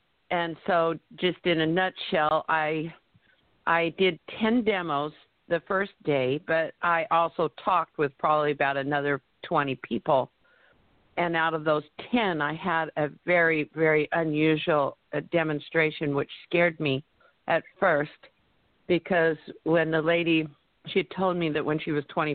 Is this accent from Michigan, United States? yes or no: no; Scio, Oregon, United States; I am from Sio, Oregon